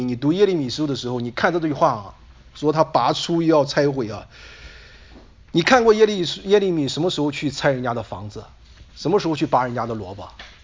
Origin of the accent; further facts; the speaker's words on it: China; 你我都是从中国来的